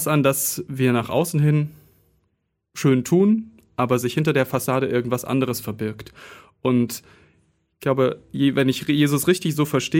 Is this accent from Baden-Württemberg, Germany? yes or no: no; Leipzig, Saxony, Germany; in meiner Heimatstadt in Leipzig, in meiner Heimatgemeinde.